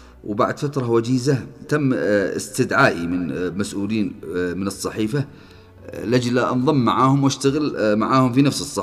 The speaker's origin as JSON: {"language": "Arabic", "region": "Saada Governorate", "country": "Yemen", "tie": "born or raised there", "said": "من مواليد 1977 في مديرية ساقين الأبية، تابعة لمحافظة السلام، محافظة سعدة. نشأت يتيم الأب ودرست المرحلة الابتدائية والإعدادية في مدرسة السلام"}